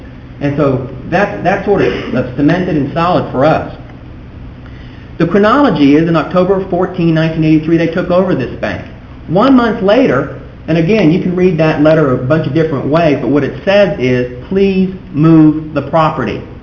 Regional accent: El Paso, Texas, United States; I'm from El Paso, Texas.

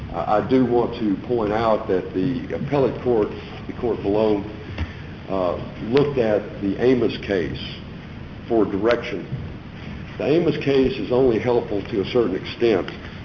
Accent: Dallas, Texas, United States; I'm from Dallas, Texas.

